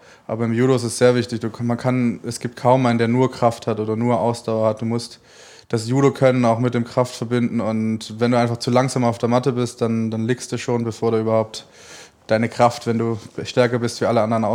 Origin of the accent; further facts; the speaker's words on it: Stuttgart, Baden-Württemberg, Germany; Also Stuttgart wird immer meine Heimat bleiben.